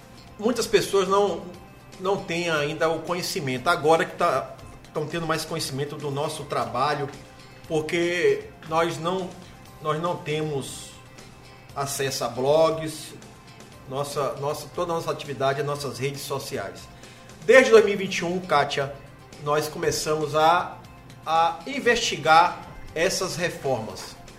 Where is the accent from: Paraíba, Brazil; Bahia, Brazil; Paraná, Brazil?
Bahia, Brazil; Ilhéus; Nasci e me criei em Ilhéus